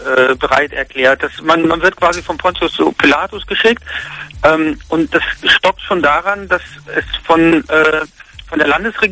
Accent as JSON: {"language": "German", "region": "North Rhine-Westphalia", "country": "Germany", "lives_now": "Neuwied, Germany", "said": "ich komme ursprünglich aus NRW. Neuwied ist ja in Rheinland-Pfalz"}